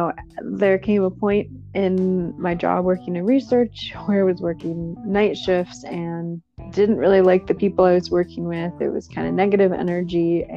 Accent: Michigan, United States; I grew up in Michigan, you know, had a beautiful family.

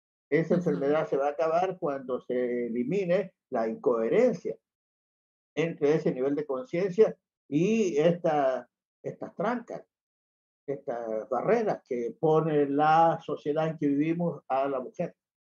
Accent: Chile; Porque no creo que sea solo en mi país, Chile. Pero aquí hasta hace muy poco no existía la paridad de género.

